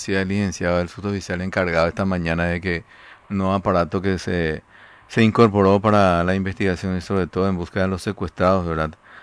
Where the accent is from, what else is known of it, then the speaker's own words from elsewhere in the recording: Paraguay; como paraguayo queremos siempre decimos eso